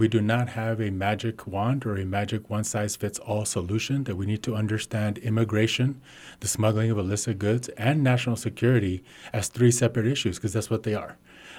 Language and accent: English; El Paso, Texas, United States; I'm originally from El Paso, Texas. And so the border is home to me in a sense of where I come from and what shaped me.